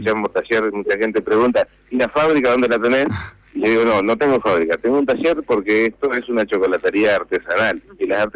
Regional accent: Concordia, Entre Ríos, Argentina; nosotros somos de Concordia.

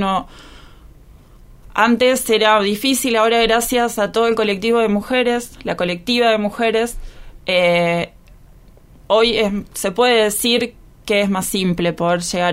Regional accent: Río Grande, Tierra del Fuego, Argentina; yo soy de acá, de Tierra del Fuego, nací en Río Grande

